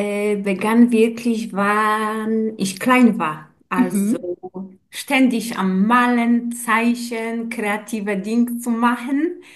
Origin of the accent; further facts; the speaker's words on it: Poland; German is a second language; Weil Polen ist meine Heimat.